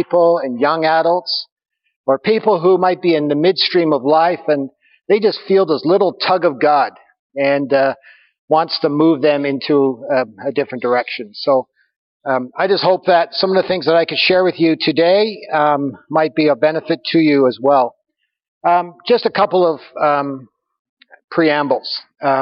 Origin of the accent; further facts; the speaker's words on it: Brisbane, Queensland, Australia; Well, I've been here for 3 years now, so I came from Brisbane, so it's not as if I came all the way from Canada